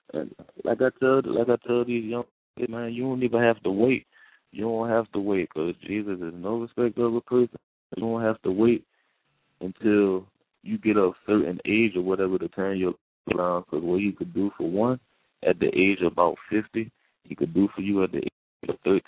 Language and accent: English; New York City, New York, United States; I shot Savior in Harlem, my hometown, so I shot.